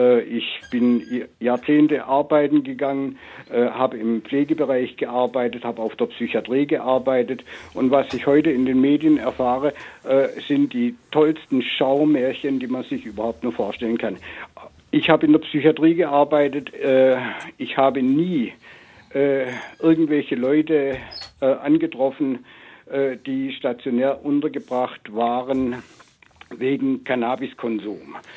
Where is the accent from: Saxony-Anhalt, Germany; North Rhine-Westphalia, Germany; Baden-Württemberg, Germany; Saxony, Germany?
Baden-Württemberg, Germany; Also ich komme aus dem Schwabenland, dem eher etwas konservativen Ländle hier.